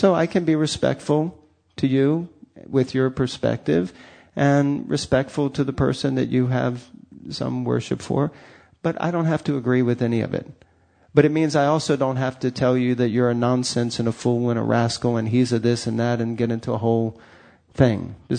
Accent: United States; I'm not very good at it because I'm from America.

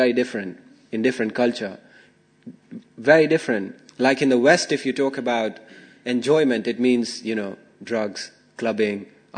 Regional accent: India; I can testify to that because I grew up in India.

